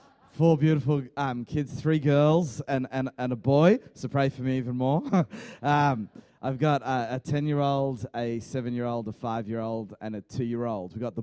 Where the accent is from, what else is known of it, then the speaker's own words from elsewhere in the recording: Queensland, Australia; now in Sydney, Australia; I actually originally grew up in Queensland, and about 12 years ago, I actually moved to Sydney.